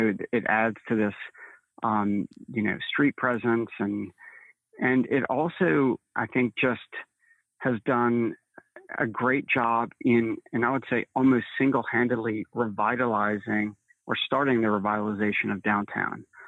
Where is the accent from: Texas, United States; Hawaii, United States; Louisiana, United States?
Louisiana, United States; New Orleans; I have this nostalgia for streetcars growing up in New Orleans.